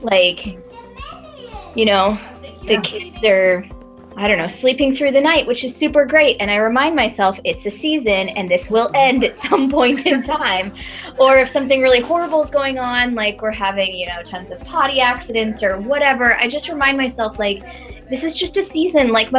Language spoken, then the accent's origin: English; Spokane, Washington, United States; But I grew up in Eastern Washington in Spokane.